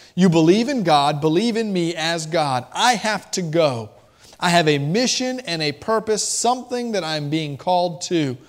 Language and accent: English; Miami, Florida, United States; I'm a fan of the Miami Heat. I always have been growing up in Miami, Florida.